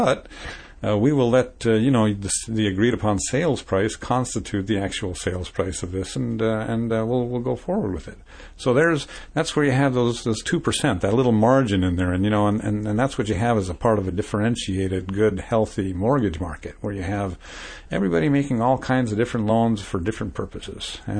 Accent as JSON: {"language": "English", "country": "Norway", "tie": "born or raised there", "said": "You know, I grew up in Norway, for example."}